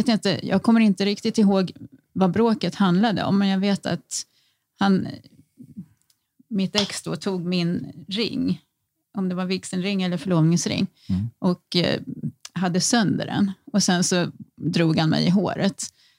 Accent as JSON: {"language": "Swedish", "town": "Örebro", "region": "Örebro County", "country": "Sweden", "tie": "born there", "said": "Jag är också född i Örebro."}